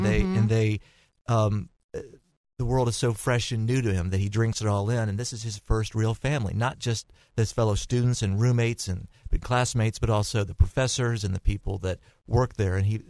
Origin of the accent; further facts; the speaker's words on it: Nashville, Tennessee, United States; Well, it's completely fiction, but growing up in Nashville, I was certainly aware of Sewanee, and I used to visit it when I was in high school.